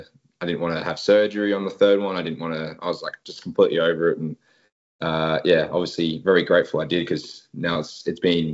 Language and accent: English; Wollongong, New South Wales, Australia; growing up in Wollongong, having the Illawarra Hawks there, it was the only team really to support in any sport, really.